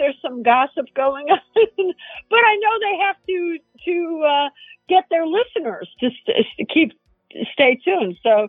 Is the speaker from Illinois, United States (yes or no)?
yes; Chicago, Illinois, United States; You know, I'm originally from Chicago. I know what blizzards